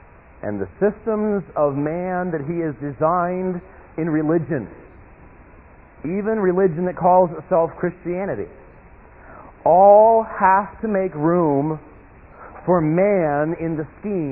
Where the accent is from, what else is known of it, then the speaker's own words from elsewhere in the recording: United States; because I'm an American and I've got the Bill of Rights.